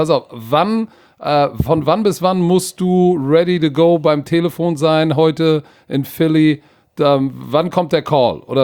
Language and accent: German; Hamburg, Germany; so sind wir aus Hamburg.